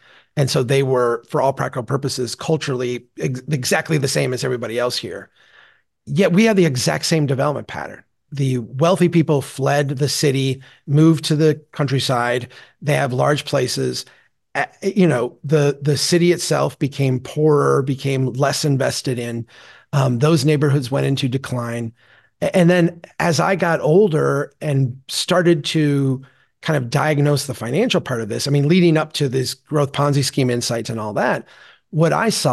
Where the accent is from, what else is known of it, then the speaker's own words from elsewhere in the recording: Minnesota, United States; I'm a Minnesotan. We're not very argumentative types.